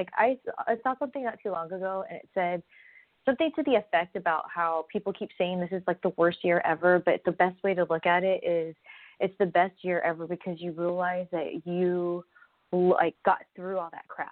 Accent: California, United States; from Cali

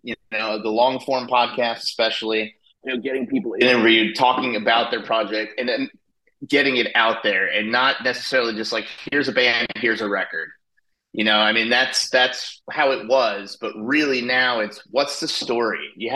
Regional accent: New Jersey, United States; I'm originally from New Jersey, so I moved back up to New Jersey.

